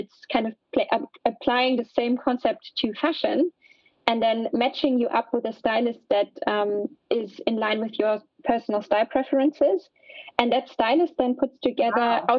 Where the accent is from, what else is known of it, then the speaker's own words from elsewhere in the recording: the South, United States; I remember visiting my first vintage shop back in my hometown in the South when I was, I don't know, like 8 years old or so.